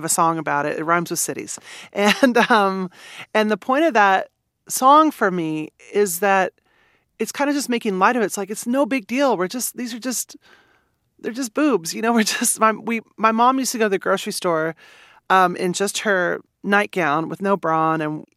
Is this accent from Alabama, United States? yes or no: no; Manhattan, Kansas, United States; Well, I was born and raised in Manhattan, and I love it.